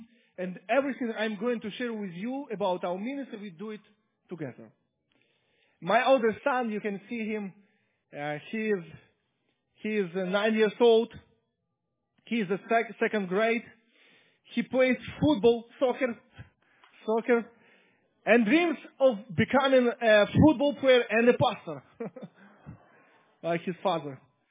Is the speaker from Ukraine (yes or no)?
yes; Ukraine; English is a second language; I came from Ukraine.